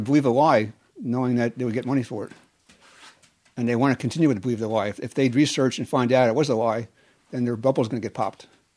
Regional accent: New Jersey, United States; When I was raised in New Jersey, it was pretty much like this.

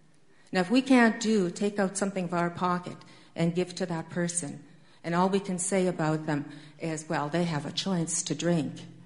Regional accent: Saskatchewan, Canada; I always say I'm from Saskatchewan, and when I was born, we had no tele-anything. We had no telephone, no television, no nothing to tell us anything except about that land that we lived on.

